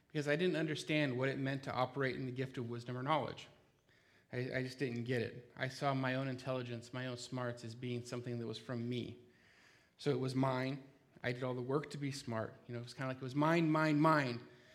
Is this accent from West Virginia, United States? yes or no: no; Arizona, United States; so you guys know I'm not from Washington. I'm from Arizona, so my mom's never had a chance to see me do anything ministry-wise